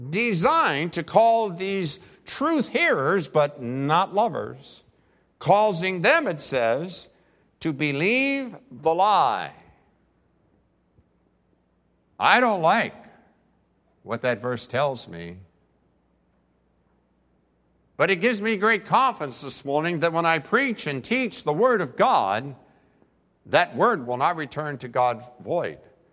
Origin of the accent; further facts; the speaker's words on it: West Virginia, United States; I'm from West Virginia. I'm very gullible.